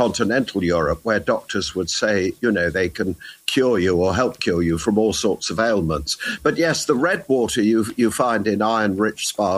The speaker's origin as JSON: {"language": "English", "town": "Tunbridge Wells", "region": "South East England", "country": "United Kingdom", "tie": "born or raised there", "said": "I grew up near Tunbridge Wells in Kent"}